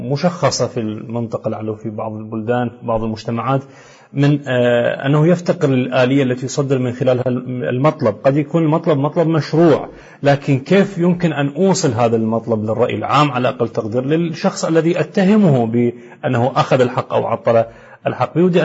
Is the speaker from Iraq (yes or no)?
yes; Iraq